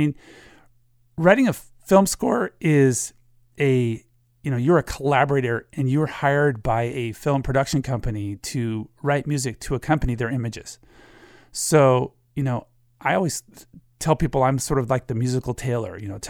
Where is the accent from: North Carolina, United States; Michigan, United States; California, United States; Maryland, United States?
Michigan, United States; Ann Arbor; That picture was taken in high school. I grew up in Ann Arbor, Michigan, and she was the choir director at my high school.